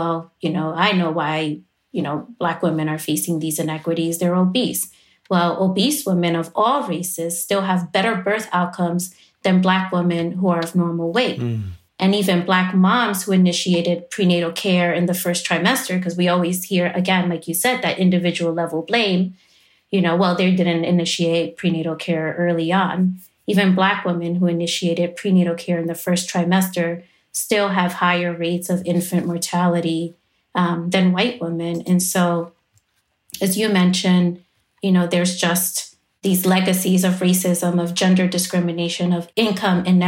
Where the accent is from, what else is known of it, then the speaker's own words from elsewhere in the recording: Bronx, New York, United States; that has happened since I was a little girl growing up in the South Bronx.